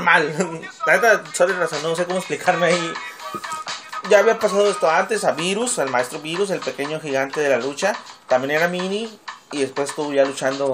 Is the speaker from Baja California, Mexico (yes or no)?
yes; Tijuana, Baja California, Mexico; also born or lived in Los Angeles, United States; Bro, yo ya aquí a los 8 años, güey. Yo soy tijuanense de crianza, güey. Porque obviamente yo nací en Los Ángeles, ¿verdad, gente?